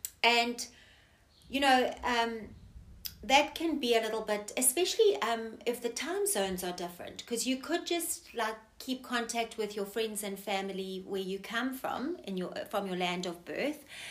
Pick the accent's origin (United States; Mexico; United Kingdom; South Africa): South Africa; born there; I'm a South African by birth.